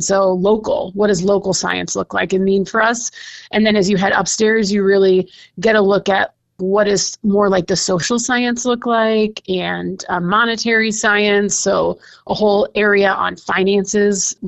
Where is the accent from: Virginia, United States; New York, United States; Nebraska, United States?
Nebraska, United States; Omaha; My favorite thing about the Luminarium is I grew up in Omaha